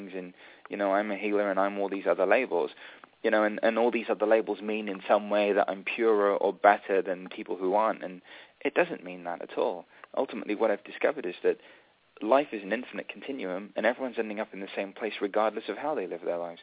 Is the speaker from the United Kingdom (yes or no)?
yes; England, United Kingdom; born there; I was Indian. I was born in England, but I was Indian, and but I was never really accepted for being English, actually.